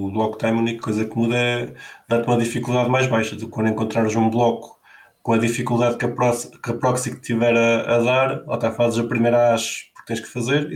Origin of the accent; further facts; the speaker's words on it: Portugal; Vê-se que somos portugueses, pá.